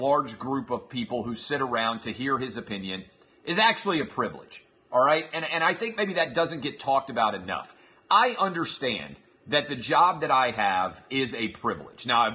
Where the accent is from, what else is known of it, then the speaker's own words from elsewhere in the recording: Nashville, Tennessee, United States; It is called the Downtown Sporting Club in Nashville, Tennessee, my hometown, on the Thursday of the NFL draft.